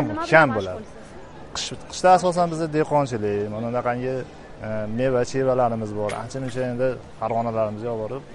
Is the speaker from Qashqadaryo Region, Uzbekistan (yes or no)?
no; Shohimardon, Fergana Region, Uzbekistan; Shohimardonda tug'ilib o'sganman. 30 yildan beri rasmchilik qilamiz shu yerlarda.